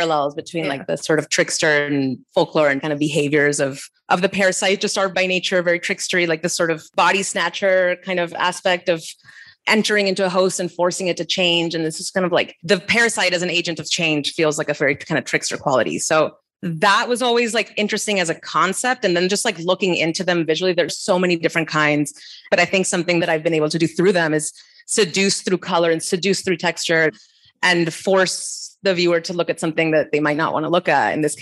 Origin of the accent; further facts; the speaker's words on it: Barranquilla, Atlántico, Colombia; I grew up in Barranquilla in Colombia, which is home to where the Carnival of Colombia happens.